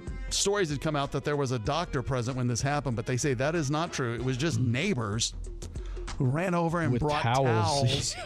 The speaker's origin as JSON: {"language": "English", "country": "Italy", "said": "It's very, very popular, you know, around Greece and, my home country, Italy."}